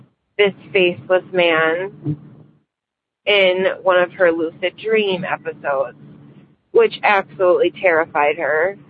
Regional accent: Michigan, United States; I'm from Michigan.

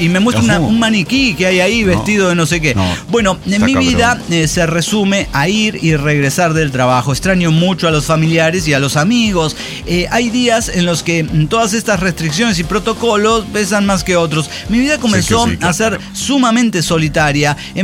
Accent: Guanajuato, Mexico; Sí, soy de Guanajuato.

